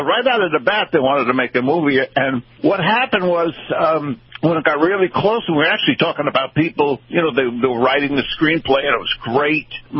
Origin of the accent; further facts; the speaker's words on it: New York, United States; Oh, well, I'm from New York, and, I think you know, so much banter that goes on there